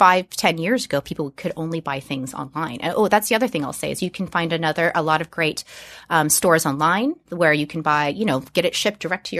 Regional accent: Hawaii, United States; And I'm also from Hawaii, and there's like we used to eat a lot of soy sauce

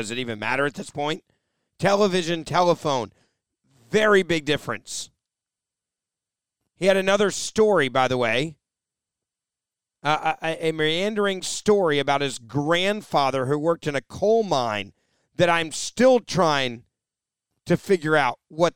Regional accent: Pennsylvania, United States; Pennsylvania, oh, that's me. Yeah, I'm from Pennsylvania.

